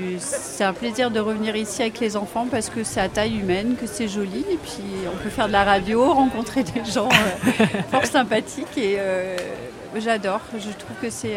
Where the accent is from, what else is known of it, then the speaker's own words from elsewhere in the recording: Auvergne-Rhône-Alpes, France; On est auvergnate et on est sur Villard là actuellement